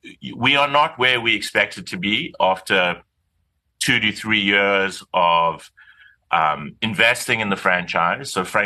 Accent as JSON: {"language": "English", "country": "South Africa", "said": "And I decided I am South African. I am from Mamsontoti. I didn't want to be too American, too much of an American private equity person."}